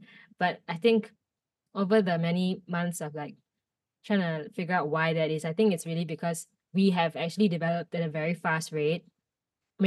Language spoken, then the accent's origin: English; Singapore; the Singaporeans were very, very proud that I'm from Singapore